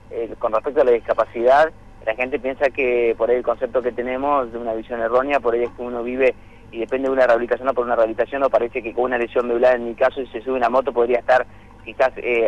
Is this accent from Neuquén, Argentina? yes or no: yes; Neuquén, Argentina; Yo nací, vivo y resido actualmente en Neuquén, capital